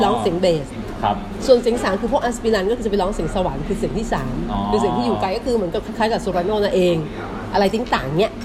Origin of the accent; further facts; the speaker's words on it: Bangkok, Thailand; เขาจะเข้าใจว่าเรามาจากเด็กกรุงเทพ